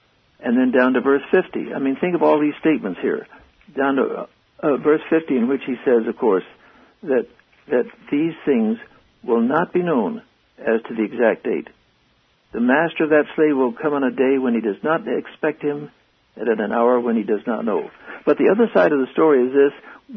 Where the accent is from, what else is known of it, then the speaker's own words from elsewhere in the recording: China; I was raised in China back in the 20s.